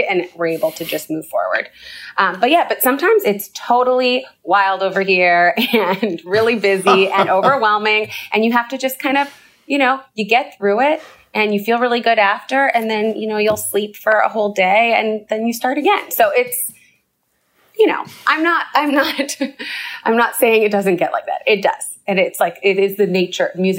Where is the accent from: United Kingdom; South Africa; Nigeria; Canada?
Canada; also born or lived in United States; I grew up in Canada. I lived in the U.S. for 10 years.